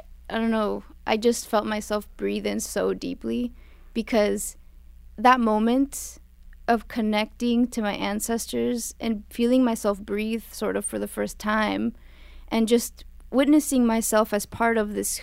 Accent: Reynosa, Tamaulipas, Mexico; I'm from the north, I'm from Reynosa, the very, very top of Mexico

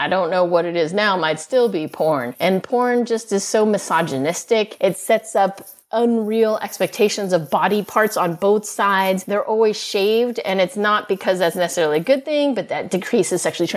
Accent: California, United States; I'm from California, one of the most liberal states in the nation.

